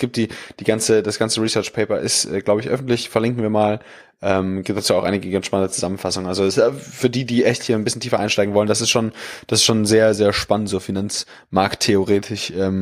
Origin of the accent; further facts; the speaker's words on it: Germany; Und der Name hat mich als Deutscher irgendwie so ein bisschen abgeschreckt.